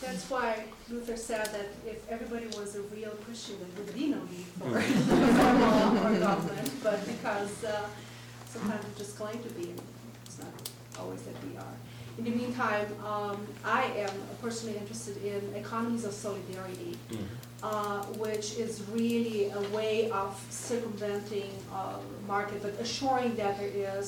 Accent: Brazil; now in United States; And I come from Brazil

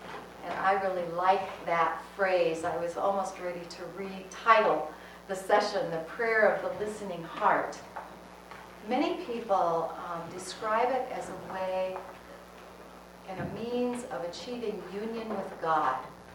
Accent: Denver, Colorado, United States; So, I'm from Denver, Colorado, and I'm serving for 3 weeks in the village as spiritual director.

